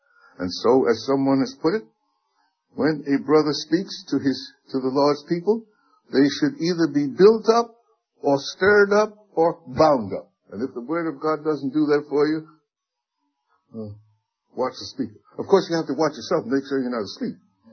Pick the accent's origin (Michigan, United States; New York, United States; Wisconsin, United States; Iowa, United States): New York, United States; New York City; Even when I grew up in New York City, horses were becoming more and more rare.